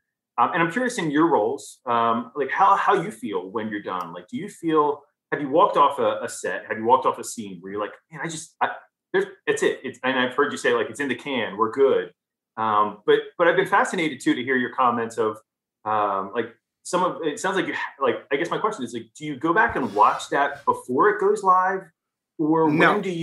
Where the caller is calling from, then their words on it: West Chester, Pennsylvania, United States; I'm in a town called Westchester, Pennsylvania. We're about, 45 minutes west of Philly.